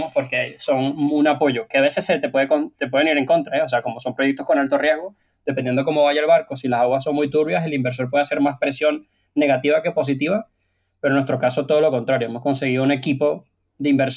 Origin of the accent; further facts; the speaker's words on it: Venezuela; yo vengo de Venezuela, sabemos cómo están las cosas allá